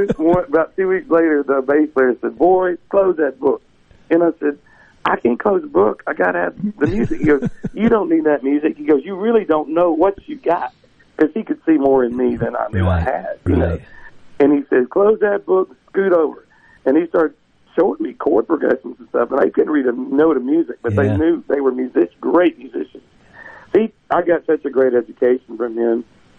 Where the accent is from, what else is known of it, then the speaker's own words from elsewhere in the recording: Mississippi, United States; the soulfulness that I was raised in the Delta. You know, when I was 13, I started playing at the Greenwood Country Club for the dinner hours.